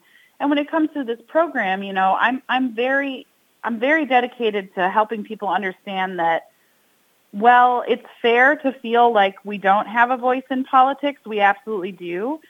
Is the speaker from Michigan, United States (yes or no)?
yes; Ann Arbor, Michigan, United States; I'm from Ann Arbor, Michigan, so just one state away.